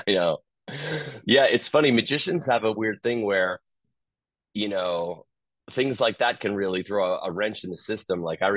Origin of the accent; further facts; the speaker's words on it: Long Island, New York, United States; I owe so much to like my hometown, Long Island, where I put myself through college by doing like birthday parties and communions and christenings.